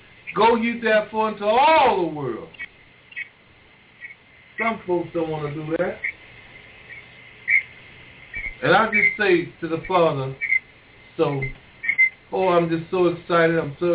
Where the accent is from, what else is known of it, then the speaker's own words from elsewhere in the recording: Brown, Texas, United States; That Monday, I got a phone call from my hometown in Brown, Texas, that my mother died of a massive heart attack.